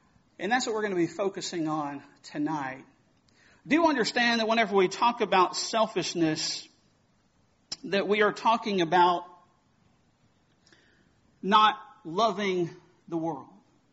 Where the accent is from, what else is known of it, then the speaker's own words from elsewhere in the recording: Houston, Texas, United States; John was the one who was the preacher whenever I was growing up in the Houston area. That's where Rumble is, in the Houston area.